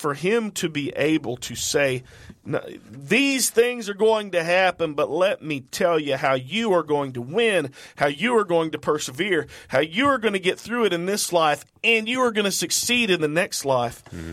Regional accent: Arkadelphia, Arkansas, United States; I grew up in Arkadelphia, Arkansas, southwest Arkansas.

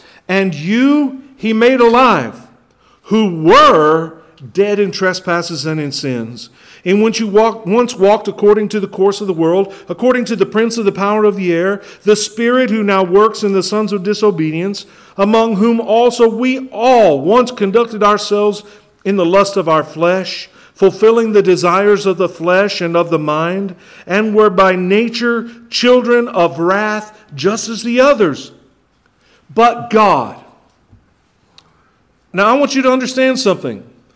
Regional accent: Kansas, United States; And I grew up in Kansas and I say you guys. I still say y'all once in a while, but that's because I've been in Texas for a long time.

